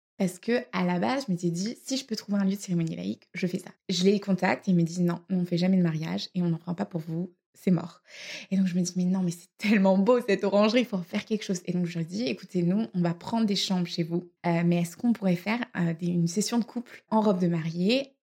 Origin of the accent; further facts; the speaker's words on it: France; now in Australia; je suis française